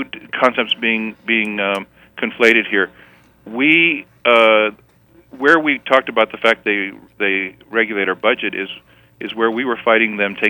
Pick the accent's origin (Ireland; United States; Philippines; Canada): Canada; born there; Well, a lot of people don't know this, but I'm a naturalized citizen myself. I was born in Canada.